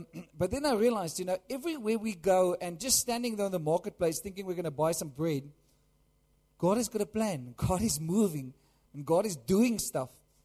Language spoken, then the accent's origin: English; South Africa; I said, "Yes, yes, I come from South Africa."